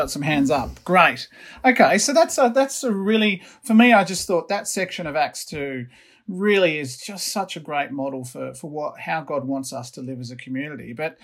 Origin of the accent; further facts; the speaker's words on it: Blue Mountains, New South Wales, Australia; I grew up in the Blue Mountains, so it's not the country or the city.